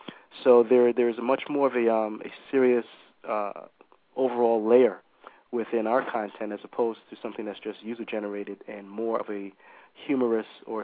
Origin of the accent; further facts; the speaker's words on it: New York City, New York, United States; also born or lived in Barbados; now in Atlanta, United States; I was born in Barbados, West Indies, raised in New York City in Harlem and Brooklyn, specifically East New York.